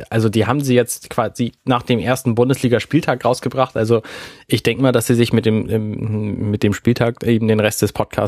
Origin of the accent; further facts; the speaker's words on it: Hamburg, Germany; Es war schon grenzwertig sympathisch, so als Hamburger.